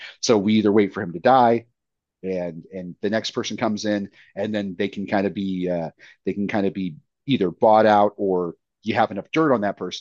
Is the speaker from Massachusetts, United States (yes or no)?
no; Oregon, United States; in the area that I grew up in Oregon, really rural, but a smaller Mexican community, a lot of Mexicans and whites, poor people living together.